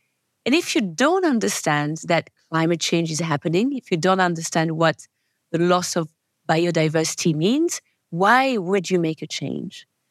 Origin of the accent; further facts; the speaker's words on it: French Alps, France; You know, I'm from the French Alps, so I guess I got a label of, okay, this girl can go anywhere, she'll survive.